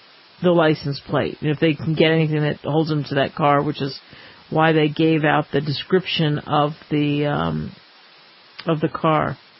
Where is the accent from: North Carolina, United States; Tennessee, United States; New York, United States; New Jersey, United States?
New Jersey, United States; Cherry Hill; These thieves actually swiped it not too far from where I grew up in the Cherry Hill